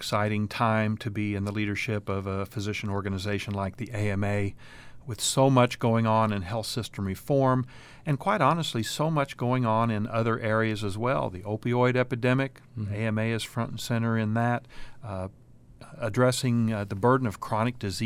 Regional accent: Mountain Grove, Missouri, United States; I have my clinical practice in Mountain Grove, mostly because that's my hometown. I grew up in Mountain Grove. My parents moved there actually when I was three.

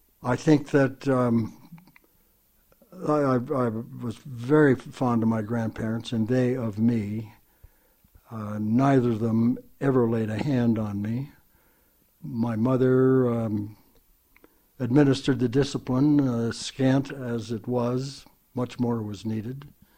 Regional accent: San Leandro, California, United States; I was raised in San Leandro, which is a small community down the bay from San Francisco, so to speak.

